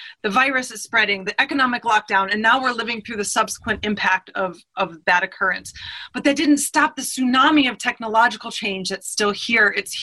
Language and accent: English; Detroit, Michigan, United States; Because I'm from Detroit